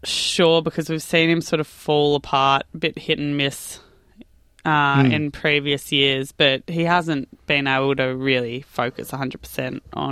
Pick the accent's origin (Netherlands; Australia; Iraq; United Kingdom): Australia; as Aussie fans